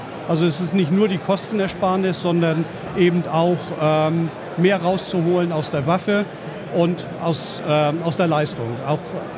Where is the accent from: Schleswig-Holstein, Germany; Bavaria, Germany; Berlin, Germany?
Schleswig-Holstein, Germany; Ich komme aus Schleswig-Holstein.